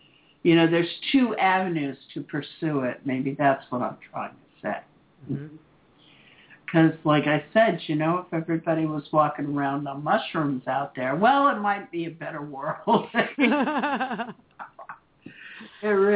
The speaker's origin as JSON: {"language": "English", "region": "Florida", "country": "United States", "tie": "born or raised there", "said": "But before that, I mean, I grew up in South Florida, honey."}